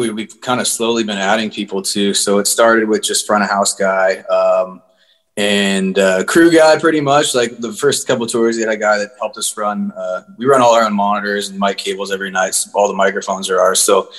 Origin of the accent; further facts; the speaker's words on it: Montana, United States; now in Los Angeles, United States; Yeah, so my project from Montana, I grew up in Montana, moved to LA, and that band kind of fell apart.